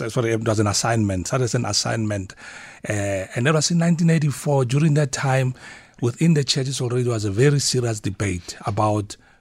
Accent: Potchefstroom, North West, South Africa; I could sense and smell as I grew up in Potchefstroom, where I was born, that something was wrong

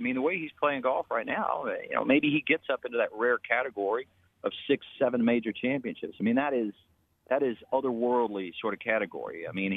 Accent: Texas, United States; I grew up in Texas, first of all. I grew up riding horses.

